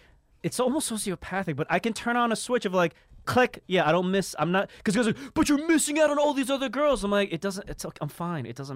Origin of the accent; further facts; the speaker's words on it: Harlem, New York, United States; maybe because I grew up in Harlem